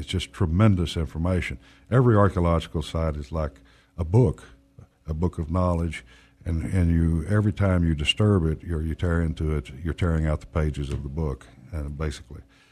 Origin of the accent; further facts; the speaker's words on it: Texas, United States; I grew up on the Colorado River area of Brown County and became interested in archaeological sites very early.